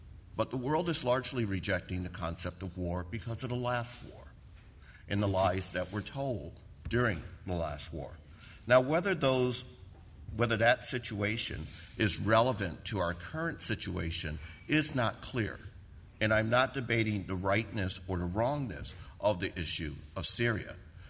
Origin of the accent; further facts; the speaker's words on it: United States; I come from the United States.